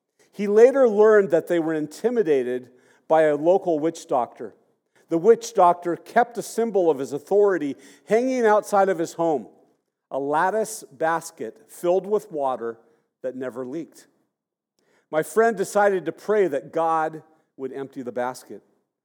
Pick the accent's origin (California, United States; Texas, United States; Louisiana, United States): California, United States; Santa Barbara; And growing up in Santa Barbara, you know, I just thought, well, that's a thing of the past.